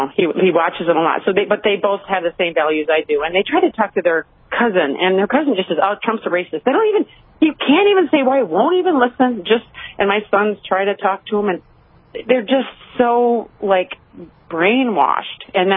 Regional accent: Michigan, United States; the last thing I'll say is I'm from Michigan, and thank you, Lord, for moving me to rural North Dakota during all this craziness.

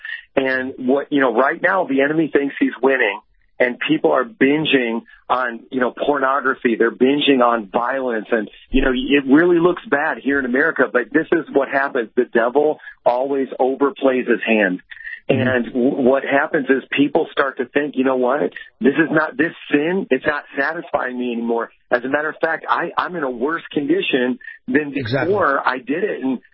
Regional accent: Indiana, United States; moved away as an adult; now in New York City, United States; Well, I'm here in New York City. I'm originally from Indiana, so I'm half hillbilly, half city slicker.

